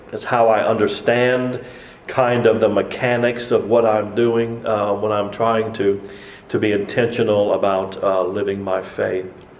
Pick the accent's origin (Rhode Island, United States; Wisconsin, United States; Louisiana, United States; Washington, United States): Louisiana, United States; Abbeville; I'm from Abbeville, Louisiana, and that's rice and crawfish country too.